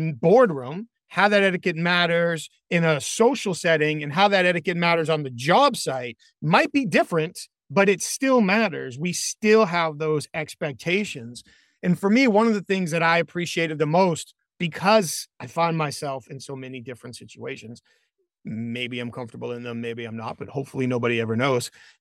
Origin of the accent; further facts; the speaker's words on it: New England, United States; I'm from New England. My wife is from Alabama.